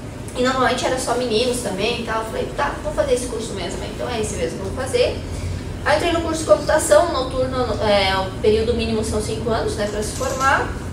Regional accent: Campinas do Sul, Rio Grande do Sul, Brazil; nasci a uns 150 quilômetros daqui, no interior do Rio Grande do Sul, numa localidade chamada Linha Crioula, Campinas do Sul, né? Que é uma cidade bem pequena, acho que tem uns 3, 4 mil habitantes. Sou da roça

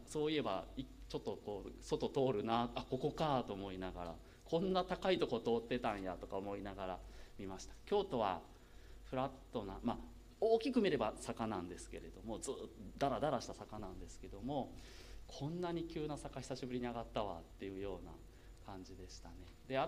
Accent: Kagawa, Japan; 私先ほども紹介いただいたように香川県出身です。

